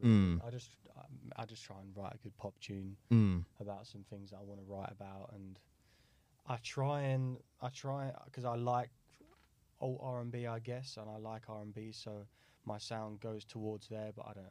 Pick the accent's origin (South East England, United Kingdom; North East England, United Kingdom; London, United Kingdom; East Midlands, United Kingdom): South East England, United Kingdom; Brighton; Yeah, I grew up in Brighton.